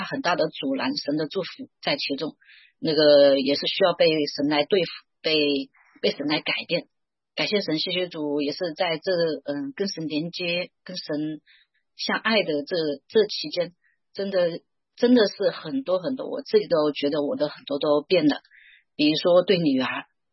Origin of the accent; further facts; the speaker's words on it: China; 很小我们大陆这边的1分钱2分钱我们都攒在一个存钱罐里面